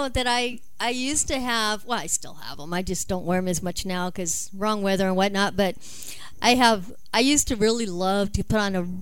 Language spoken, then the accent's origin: English; Brazil; I'm from Brazil